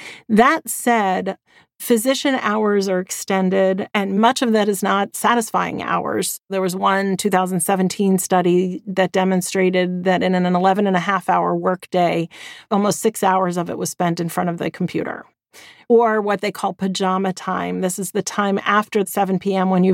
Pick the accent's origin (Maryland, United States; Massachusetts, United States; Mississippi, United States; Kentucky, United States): Massachusetts, United States; Boston; And well, I'm from Boston, so everything's wicked here.